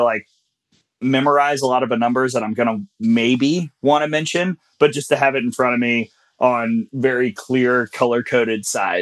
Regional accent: Birmingham, Alabama, United States; born there; You know, I was born in Birmingham, hour from Tuscaloosa.

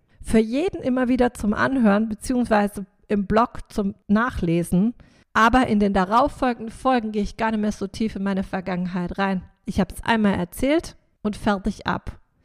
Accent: Rheinstetten, Baden-Württemberg, Germany; weil in meinem Heimat, in Anführungsstrichen, Dorf, ist ja mittlerweile eine große Kreisstadt, für mich ist es immer noch ein Dorf, Rheinstetten

